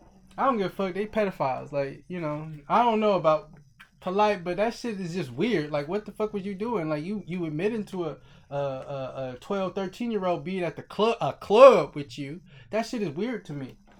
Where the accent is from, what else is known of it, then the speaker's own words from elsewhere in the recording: California, United States; I'm a Cali dude. I'm from the Bay.